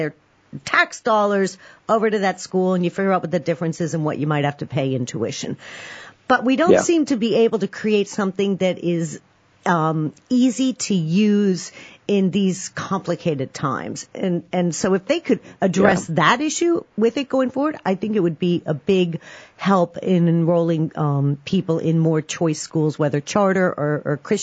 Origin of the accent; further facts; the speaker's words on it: Florida, United States; I come from Florida, and they're really big over there.